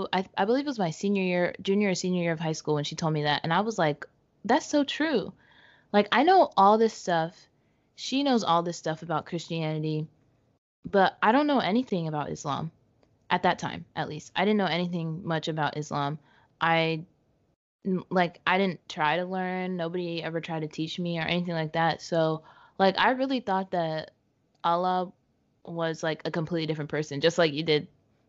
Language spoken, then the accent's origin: English; Southern United States, United States; I guess I kind of had the same type of experience where we're from the South.